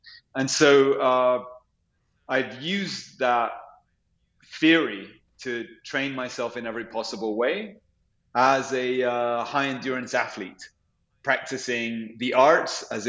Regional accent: London, United Kingdom; also born or lived in Santiago, Chile; I was raised in London

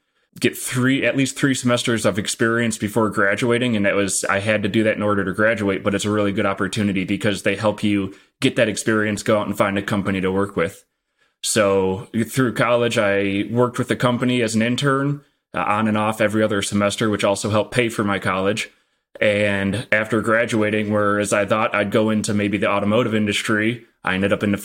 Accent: Midwest, United States; It's values that I grew up in the Midwest have very what I would consider the stereotypical Midwest parents, where they live simple lives and they value what they value.

